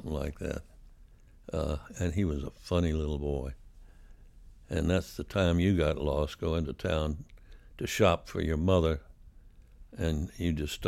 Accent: Charlotte, North Carolina, United States; moved to Charlotte because the station had its studios in Charlotte, and we wanted a base there, and I was raised in Charlotte.

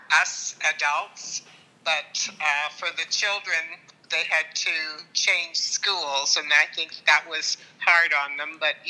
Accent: Canada; both your grandpa and I were raised in Canada, so we were used to, you know, the winters.

